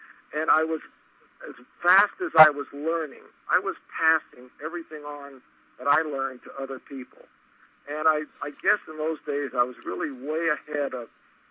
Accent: California, United States; born there; Well, I was born in California.

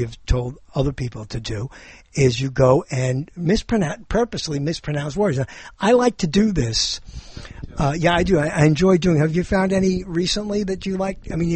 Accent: Mexico; I'm from Mexico, not Mexico.

